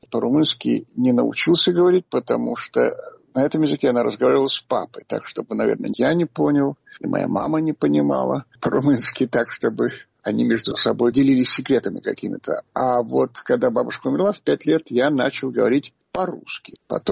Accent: Chernivtsi, Chernivtsi Oblast, Ukraine; я родился на Украине и жил в Украине, в городе Черновцы.

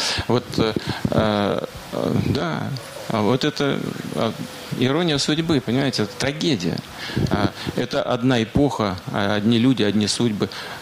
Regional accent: Saint Petersburg, Russia; Я сам из Ленинграда, из Петербурга.

